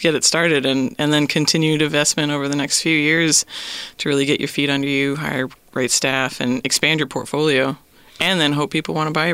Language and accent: English; Connecticut, United States; I'm originally from Connecticut.